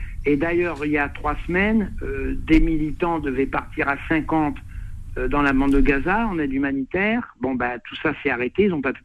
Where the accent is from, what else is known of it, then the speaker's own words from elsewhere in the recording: Romans-sur-Isère, Auvergne-Rhône-Alpes, France; Moi, je suis de Romans-sur-Isère, qui est à côté de Valence, donc un affrontière de la Drôme et de l'Ardèche.